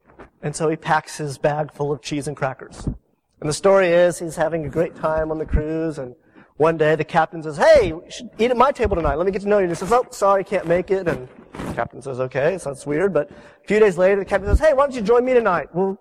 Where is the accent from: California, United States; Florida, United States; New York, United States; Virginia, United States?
Florida, United States; Jacksonville; I grew up in Jacksonville, Florida. It's a country compared to Orlando.